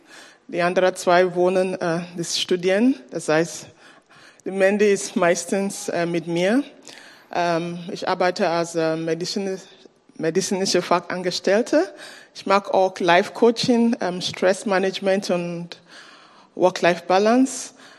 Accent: Nigeria; German is a second language; now in Freiburg, Germany; Ich komme aus Nigeria und ich bin fast 22 Jahre in Deutschland. Die meisten 20 Jahre in Freiburg gelebt.

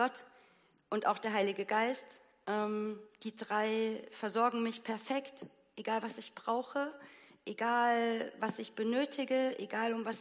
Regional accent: Bavaria, Germany; Ich bin in der FEG in Bayern groß geworden.

